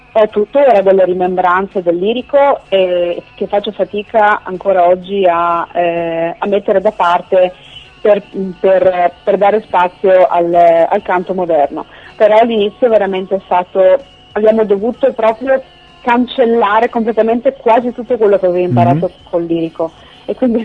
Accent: Padua, Veneto, Italy; io canto molto nella mia zona, che io sono di Padova

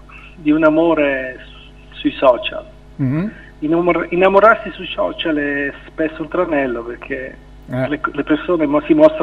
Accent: Zurich, Switzerland; born there; sono nato a Zurigo, sono figlio di emigranti che sono venuti qui in Svizzera negli anni 50, mio nonno, poi i miei genitori sono venuti qui e io sono nato qui a Zurigo.

